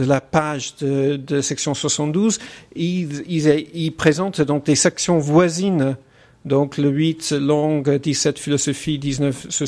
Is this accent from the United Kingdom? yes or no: yes; England, United Kingdom; French is a second language; also born or lived in United States; now in France; Pour moi, je viens d'Angleterre et des États-Unis. Moi, j'ai pas connu l'épistémologie à la française avant d'arriver en France.